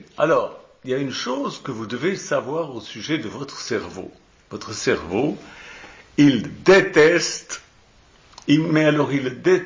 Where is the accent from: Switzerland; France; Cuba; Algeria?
Switzerland; Alors, quand j'étais gamin en Suisse, à l'école, on passait chaque année une semaine en station de ski